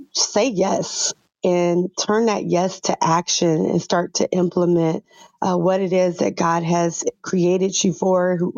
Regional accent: California, United States; I'm hailing from Southern California

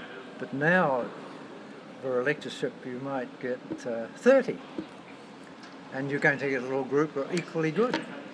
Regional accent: Eketahuna, Manawatū-Whanganui, New Zealand; born there; I said, I was born in Eketahuna.

